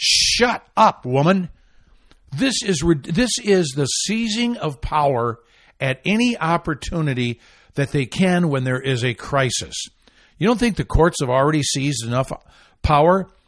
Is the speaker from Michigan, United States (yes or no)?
yes; Michigan, United States; This has got a Democrat governor in Michigan. It's my home state.